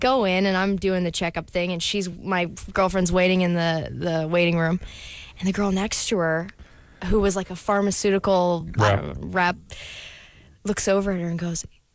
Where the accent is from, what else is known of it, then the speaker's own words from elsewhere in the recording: Calgary, Alberta, Canada; born there; I was born in Calgary, Alberta.